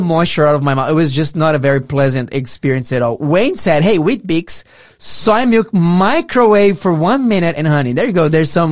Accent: Brazil; I grew up in Brazil.

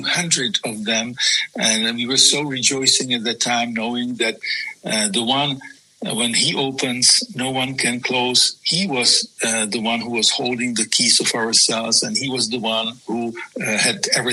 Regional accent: Czechia; first language Czech; English is a second language; You know, my mother language is Czech, of course, so that the interrogators could see what I was communicating back home.

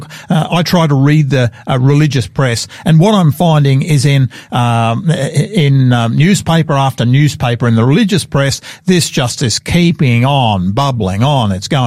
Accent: Australia; I'm an Australian. I'm very proud of my country.

